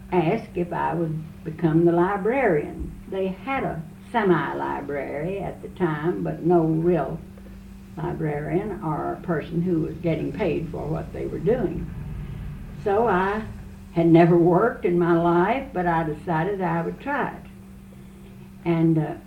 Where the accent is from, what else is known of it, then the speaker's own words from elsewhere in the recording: Owenton, Kentucky, United States; also born or lived in Louisville; Well, I was born and raised in Owenton, and then I married and left Owenton and was gone 30 years, lived in Louisville at that time.